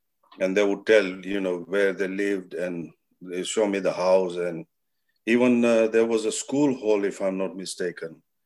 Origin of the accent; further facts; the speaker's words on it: Jinja, Uganda; also born or lived in Kakamega; I was the last one to born in Kenya, Kakamega. And then we moved to Jinja when I was only 5 months old.